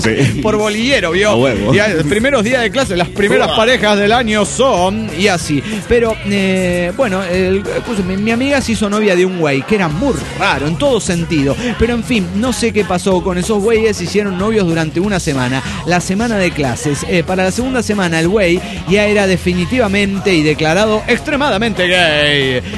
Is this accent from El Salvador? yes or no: no; Oaxaca, Mexico; de Oaxaca, México.